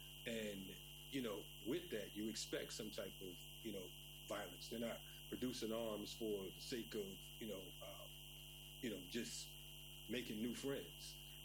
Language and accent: English; Bridgeport, Connecticut, United States; growing up, I'm from Bridgeport, Connecticut. And Bridgeport is about 45 minutes away from New York City.